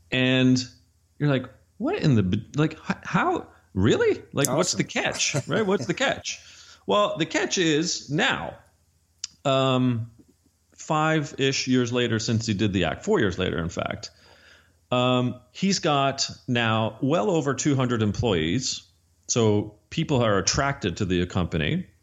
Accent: Canada; I'm Canadian

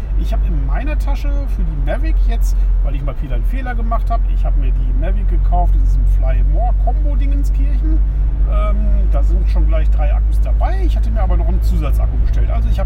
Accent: Schleswig-Holstein, Germany; Jetzt bin ich hier schon wieder im Lübecker Bereich. Das heißt, ich habe jetzt hier fast meinen Heimatort erreicht.

